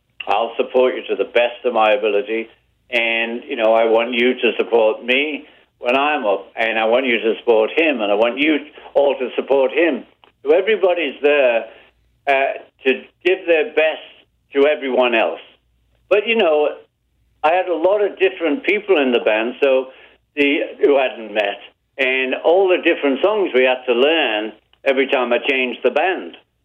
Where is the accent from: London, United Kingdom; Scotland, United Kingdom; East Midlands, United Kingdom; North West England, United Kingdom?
North West England, United Kingdom; Liverpool; We're from Liverpool. We can shout, too.